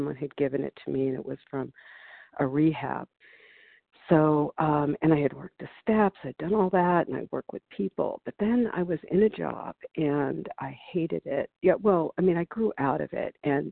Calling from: Lincoln, Nebraska, United States; I'm calling from Nebraska, Lincoln, Nebraska, but I'm listed in New York. This is a temporary place right now.

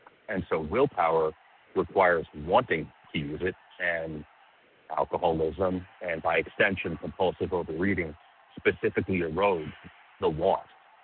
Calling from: New Jersey, United States; compulsive overeater in New Jersey.

